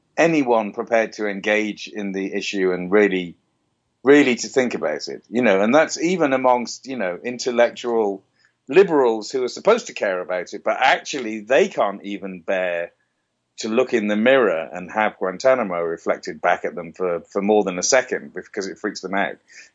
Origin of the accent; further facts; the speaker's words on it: United Kingdom; as a Brit